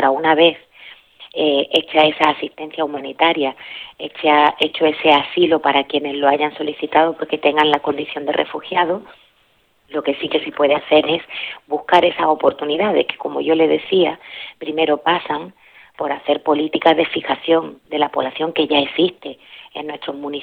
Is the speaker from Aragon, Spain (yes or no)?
no; Andalusia, Spain; ni en lo que somos el pueblo andaluz, que somos un pueblo generoso